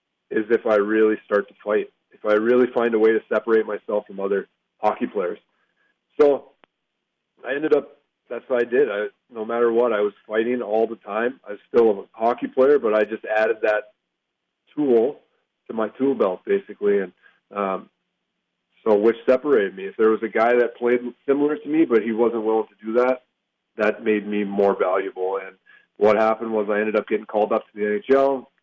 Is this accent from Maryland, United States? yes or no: no; North Dakota, United States; also born or lived in Minot / Grand Forks / Minneapolis; Yeah, so I grew up in I was born in North Dakota. Then my daddy worked for the railroad. He got transferred to Grand Forks, North Dakota, from Minot. Then he got transferred to Minneapolis.